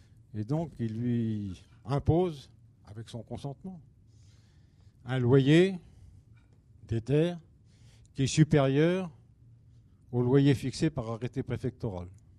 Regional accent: Nouvelle-Aquitaine, France; je viens d'une région bocagère, je viens de la Gâtine, terre d'élevage.

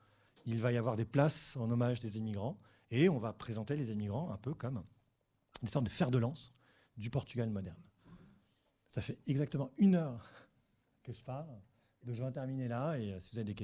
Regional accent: France; born there; je peux donner une réponse complètement simple, parce que je suis né en France.

